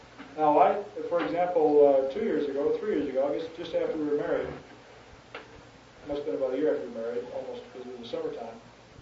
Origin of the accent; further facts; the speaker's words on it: Australia; I'm from Australia. My wife and I and family are touring the world.